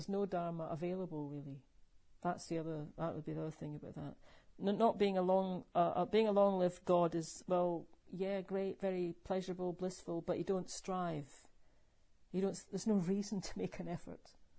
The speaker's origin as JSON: {"language": "English", "region": "Scotland", "country": "United Kingdom", "tie": "born there", "said": "I wasn't born in the borders, I was born in Fife."}